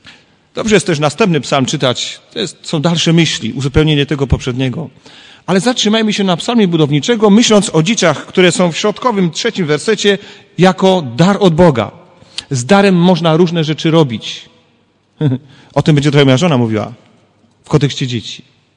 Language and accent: Polish; Kraków, Lesser Poland, Poland; born there; jako Kraków z urodzenia przypominam sobie takie sytuacje, że tramwaje, wiecie, w Krakowie jeżdżą